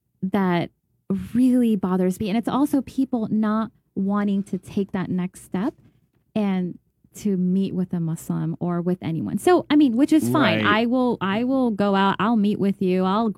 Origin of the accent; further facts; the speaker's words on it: New York, United States; Yeah, so born and raised here in New York. And lived my whole life.